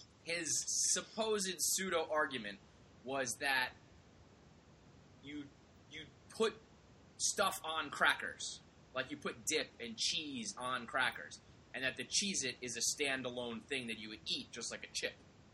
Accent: Westchester, New York, United States; So growing up in Westchester in my like black KFC years, I was all about Nextel.

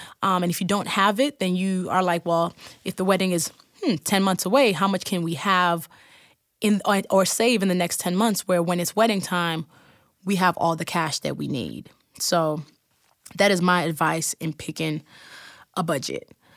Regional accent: Lagos, Nigeria; my man is from Maryland. I'm from Lagos. So it was a merging of cultures

